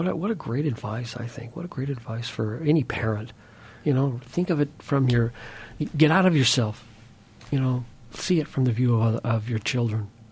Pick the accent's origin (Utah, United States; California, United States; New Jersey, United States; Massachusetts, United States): Utah, United States; Huntsville; growing up in a small town, I grew up in Huntsville, Utah, small town